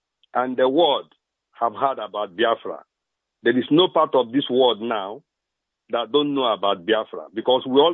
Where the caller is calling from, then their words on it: Trondheim, Trøndelag, Norway; I'm calling from Trondheim in Norway, the coordinator of Trondheim in Norway.